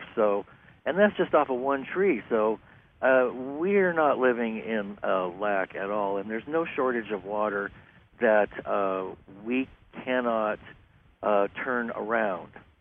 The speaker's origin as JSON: {"language": "English", "town": "Santa Barbara", "region": "California", "country": "United States", "tie": "born or raised there", "said": "that's my hometown"}